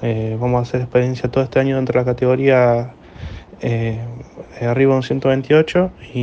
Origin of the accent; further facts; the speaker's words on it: Santa Rosa del Conlara, San Luis, Argentina; soy de Santa Rosa del Conlara, provincia de San Luis.